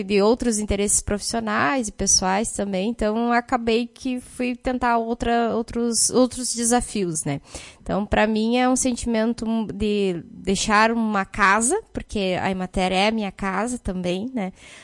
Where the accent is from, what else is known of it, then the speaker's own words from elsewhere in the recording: Lagoa Vermelha, Rio Grande do Sul, Brazil; Sou de Lagoa Vermelha, então eu tenho, sim, que continuar contribuindo com o desenvolvimento do município